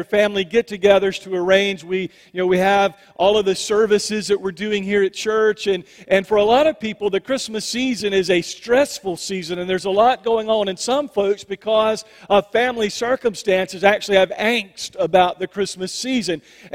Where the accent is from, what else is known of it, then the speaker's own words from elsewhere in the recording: Manning, South Carolina, United States; I grew up in the lower part of the state, and in Clarendon County. My hometown is Manning, and down there it's flat land, it's sandy land